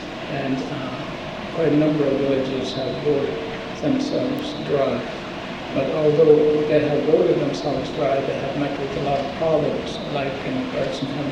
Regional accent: Bethel, Alaska, United States; my parents are originally from this island, and I was born and raised in Bethel.

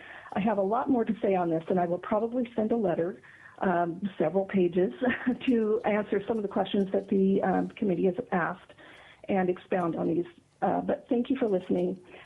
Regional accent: Palmer, Alaska, United States; I'm from Palmer, representing myself.

